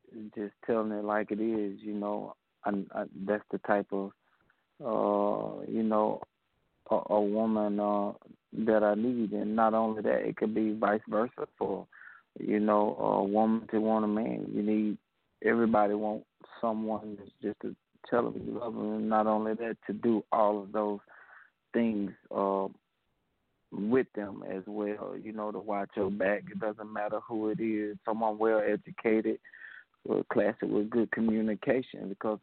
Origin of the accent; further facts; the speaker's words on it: Mississippi, United States; I'm calling from Mississippi.